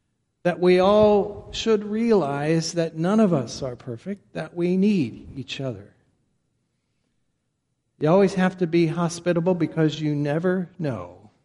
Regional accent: Boynton Beach, Florida, United States; Well, I'm from Boynton Beach.

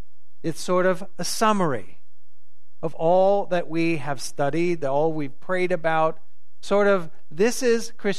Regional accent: St. Louis, Missouri, United States; I grew up in St. Louis, as most of you know, and for the first 6.5 years of my life, lived in a house that my father built.

